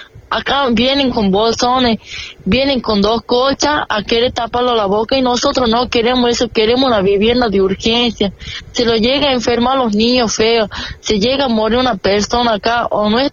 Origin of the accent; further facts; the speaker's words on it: Catamarca, Argentina; Yo, como catamarqueña, nacida y criada en mi tierra